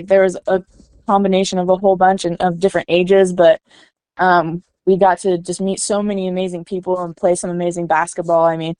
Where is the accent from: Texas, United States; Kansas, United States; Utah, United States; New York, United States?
Kansas, United States; I was from Kansas.